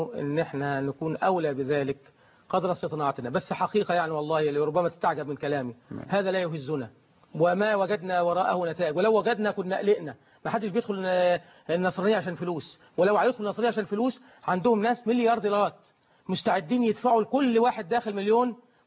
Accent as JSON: {"language": "Arabic", "country": "Egypt", "said": "موجود موجود هذا الاهمال في عندنا في مصر."}